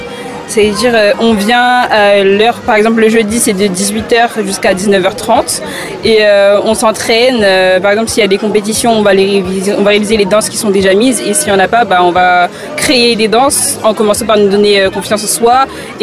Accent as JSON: {"language": "French", "town": "Aubonne", "region": "Vaud", "country": "Switzerland", "said": "Non, elles viennent d'Anguin, mais moi, je viens d'Aubonne."}